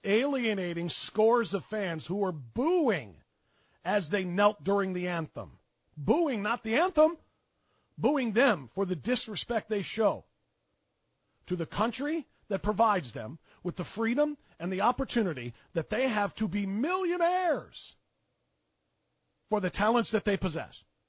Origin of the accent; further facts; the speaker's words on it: United States; born there; Thank God I was born here in the United States, where my talents are limited by nothing and my earning potential is limited by nothing